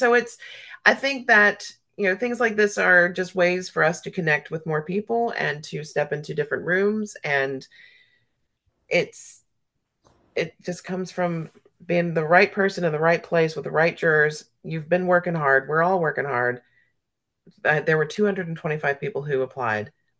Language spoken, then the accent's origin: English; Charlotte, North Carolina, United States; I feel like I'm from Charlotte and I didn't think I could feel more deeply rooted here